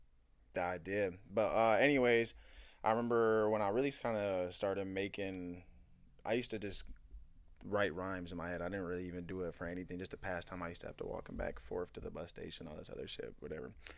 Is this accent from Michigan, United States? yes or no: yes; Saginaw, Michigan, United States; also born or lived in Midland; I'm from Michigan, like we said. Saginaw, fucking was young. I've been kind of back and forth between Saginaw, Midland.